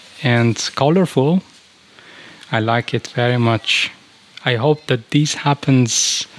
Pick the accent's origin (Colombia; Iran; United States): Iran; English is a second language; I'm from Iran.